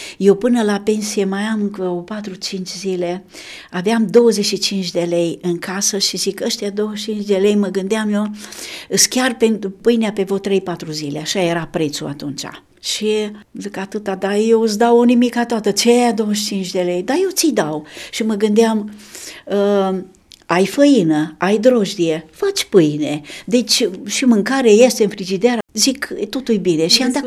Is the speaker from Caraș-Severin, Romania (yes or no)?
no; Bistrița, Bistrița-Năsăud, Romania; sunt de la Bistrița, suntem mulți copii în familie